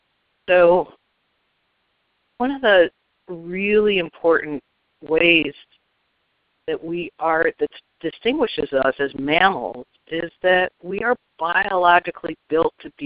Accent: Detroit, Michigan, United States; And that I grew up in Detroit is a big part of me. I've really become quite imprinted on Rust Belt cities.

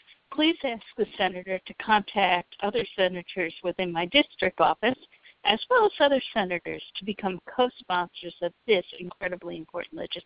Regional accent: Metuchen, New Jersey, United States; I'm a constituent from Metuchen, New Jersey.

